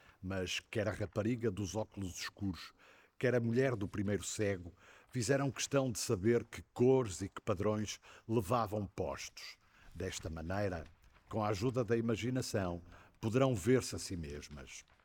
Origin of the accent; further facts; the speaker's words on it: Vila do Conde, Porto, Portugal; born there; now in Vila Nova de Gaia, Portugal; Tenho 62 anos de idade. Sou funcionário público. Nasci em Vila do Conde e vivo há cerca de 20 anos na Granja, em Vila Nova de Gaia.